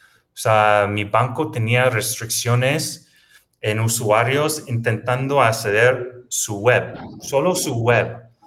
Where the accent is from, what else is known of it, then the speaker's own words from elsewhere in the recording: United States; Spanish is a second language; yo soy americano y normalmente no tengo tantas restricciones